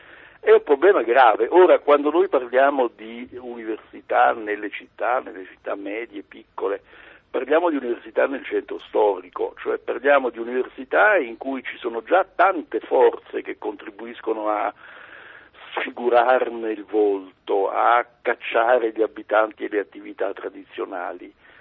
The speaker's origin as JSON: {"language": "Italian", "town": "Venice", "region": "Veneto", "country": "Italy", "said": "Io vengo da Venezia, vivo a Venezia, Venezia è una città ormai 70.000 abitanti"}